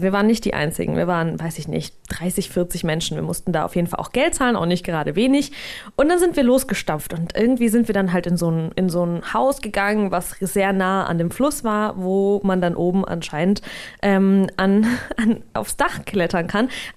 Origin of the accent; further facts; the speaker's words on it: Saint Petersburg, Russia; Und wir sind nach St. Petersburg, wo ich herkomme, wo ich geboren bin, zurück.